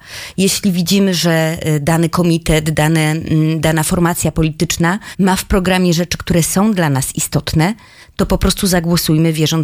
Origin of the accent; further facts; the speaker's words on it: Bolesławiec, Lower Silesian Voivodeship, Poland; now in Wrocław, Poland; Ja sama jestem przykładem tego, że pochodzę z mniejszej miejscowości, z Bolesławca. Przyjechałam tutaj do Wrocławia.